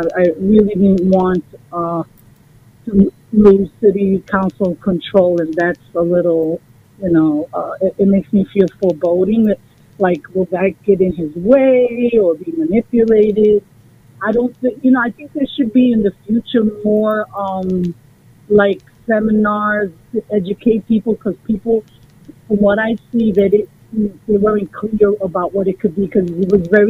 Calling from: Bronx, New York, United States; from the Bronx

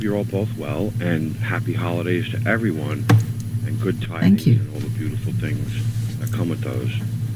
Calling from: New York City, New York, United States; I'm calling from New York City.

